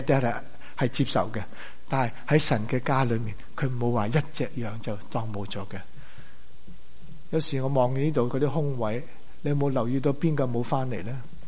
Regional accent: China; 我们中国人有个福气，就还有春节，还可以再计划

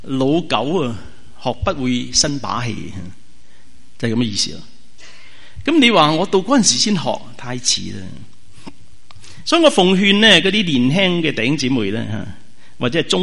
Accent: Guangdong, China; 我哋广东人有一句说话话

